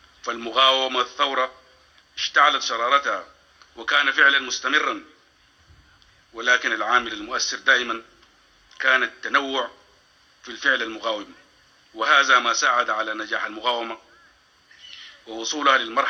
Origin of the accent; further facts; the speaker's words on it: Sudan; مساندة أي مشروع للتفاهم بيننا كسودانيين. إن بلدنا بلد متعدد الإثنيات والأعراق، متعدد الأديان والثقافات